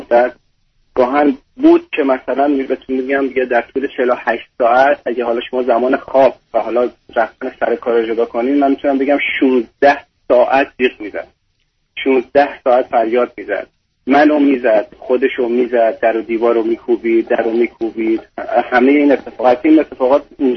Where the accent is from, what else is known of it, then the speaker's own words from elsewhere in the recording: Iran; من در واقع توی ایران خوب به دنیا اومدم و بزرگ شدم.